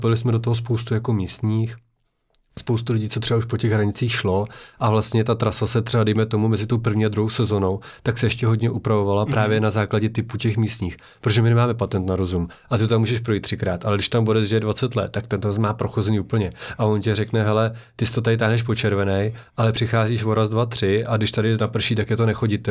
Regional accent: Plzeň, Plzeň Region, Czechia; protože já jsem Plzeňák a mám jako srdcovka vždycky byla Šumava

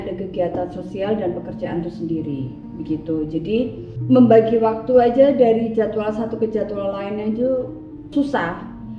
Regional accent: Java, Indonesia; kalau kita orang Jawa tuh ngomongnya srono ya, srono.

